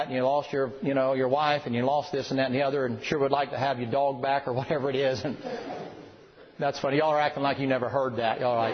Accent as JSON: {"language": "English", "region": "the South", "country": "United States", "said": "I'm from the South. And in the South, down there, most of us sing by letter."}